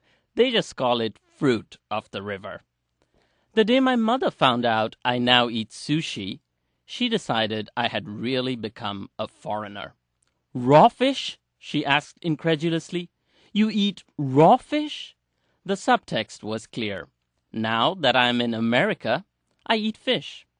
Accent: Kolkata, West Bengal, India; now in United States; When I was growing up in Calcutta

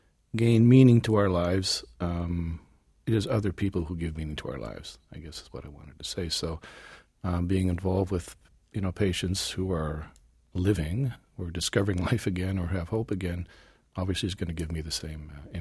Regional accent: Canada; I'm Canadian

